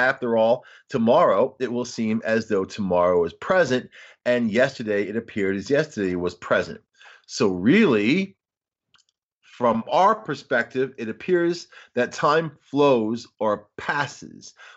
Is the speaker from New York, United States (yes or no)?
yes; New York City, New York, United States; You know, me, I was a kid from New York City. I had traveled abroad and done this stuff, but I had never driven across the country.